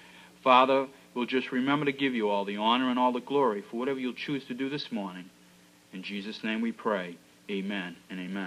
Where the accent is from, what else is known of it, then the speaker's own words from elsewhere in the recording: Winthrop, Massachusetts, United States; accent: Winthrop; I know with my Winthrop accent, sometimes it sounds like A-X, but it's not.